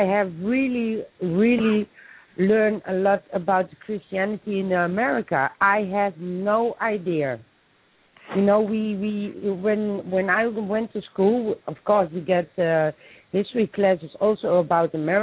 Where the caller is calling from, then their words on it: Netherlands; English is a second language; I'm calling from the Netherlands.